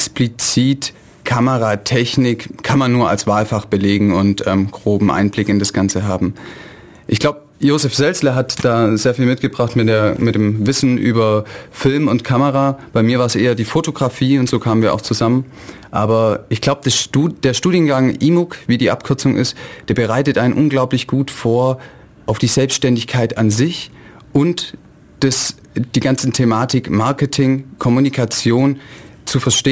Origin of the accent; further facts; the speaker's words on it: Aalen, Baden-Württemberg, Germany; ich komme ursprünglich aus Aalen, also 70 Kilometer von Ulm weg.